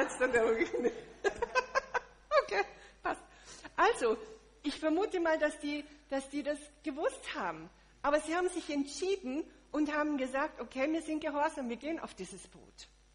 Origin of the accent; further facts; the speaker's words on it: Munich, Bavaria, Germany; ich komme ja aus München, da gibt es den Starnberger See